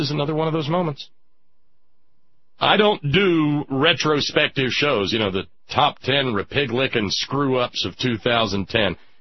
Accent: the South, United States; I experienced it growing up in the South.

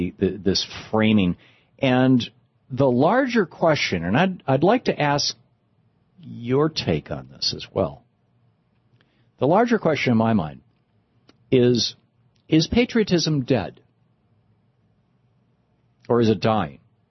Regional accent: Michigan, United States; I remember back in the 70s, growing up in Michigan, if you bought a foreign-made car, you could just plan on it getting keyed.

